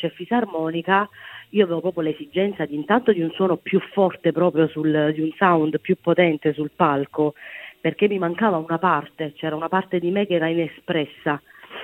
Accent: Lecce, Apulia, Italy; io non sono nata con la musica popolare, essendo leccese

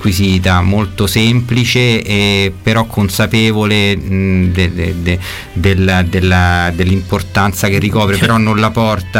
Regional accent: Rome, Lazio, Italy; io vengo da Trastevere, anche lui

